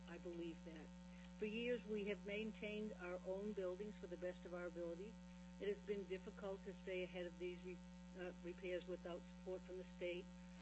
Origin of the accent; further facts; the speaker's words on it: Alaska, United States; I come from the Kenai Peninsula, and I support House Bill 350.